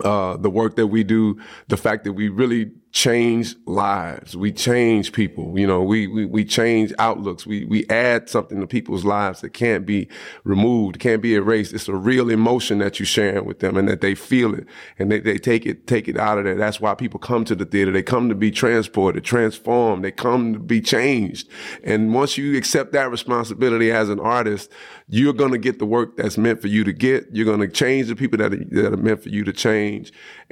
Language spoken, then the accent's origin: English; Houston, Texas, United States; Born and raised in Houston, Texas.